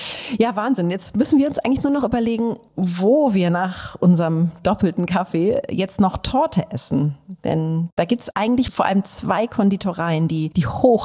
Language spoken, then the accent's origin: German; Northern Germany, Germany; Also hier hängen ja auch Werke von Emil Nolde, den kennen wir als Norddeutsche sehr gut